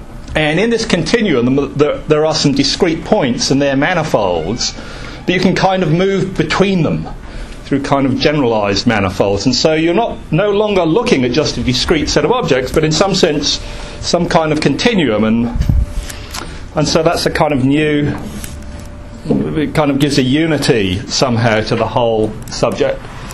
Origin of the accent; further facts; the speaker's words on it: England, United Kingdom; I grew up in England, and I did pretty well in high school, except in French. And I've got no ear for foreign languages